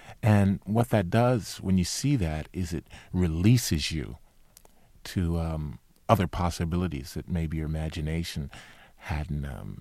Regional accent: Washington, District of Columbia, United States; I come from Washington, D.C. That's what I'm from. That's where I'm from.

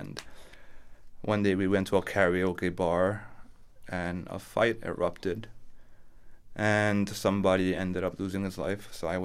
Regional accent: Flushing, New York, United States; Yeah, so I grew up in Flushing, Queens.

